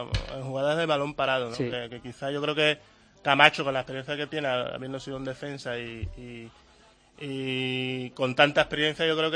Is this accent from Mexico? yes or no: no; Seville, Andalusia, Spain; toda mi familia es de Guinea Ecuatorial y yo me crié en Sevilla y tengo la familia en España.